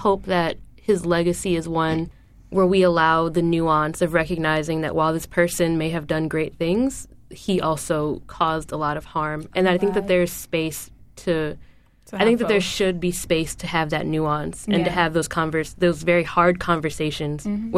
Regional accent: Germantown, Maryland, United States; from Germantown, Maryland.

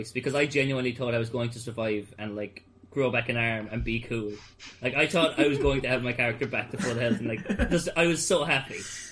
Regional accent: Ireland; I called out, "Lads, I'm Irish.

